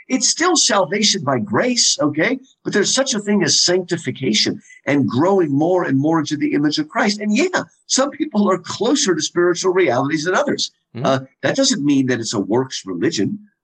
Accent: United States; Of course, I'm an American. We love Locke.

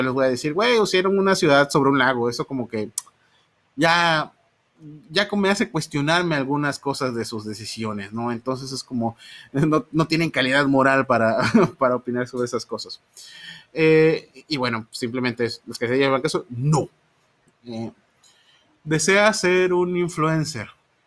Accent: Veracruz, Mexico; accent: jarocho; cuando fui al norte, estuve bien chistoso porque es como de que hablaba como norteño y que dices, ¿por qué hablas como norteño? Y cuando regresa habla, oye, ¿por qué hablas como jarocho? Bueno, como veracruzano.

